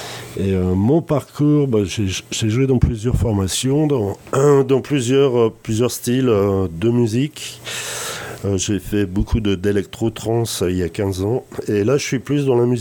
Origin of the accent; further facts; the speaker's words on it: Auvergne-Rhône-Alpes, France; Je viens du nord des Combrailles, en dessous de Montluçon, entre Montluçon et Clermont-Ferrand.